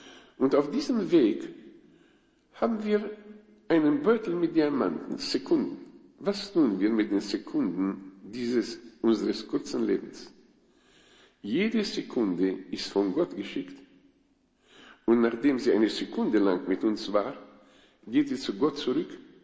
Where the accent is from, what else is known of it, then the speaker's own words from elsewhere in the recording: Romania; German is a second language; also bei uns in Rumänien, als die Kommunisten zur Macht kamen